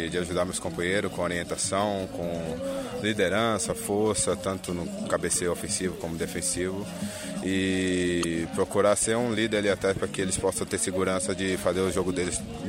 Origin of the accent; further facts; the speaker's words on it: Bahia, Brazil; also born or lived in Japan; venho do Japão, estava jogando no Kagoshima United FC. Depois de 10 temporadas, estou retornando à minha terra natal e estou muito feliz de estar podendo conviver novamente com os baianos.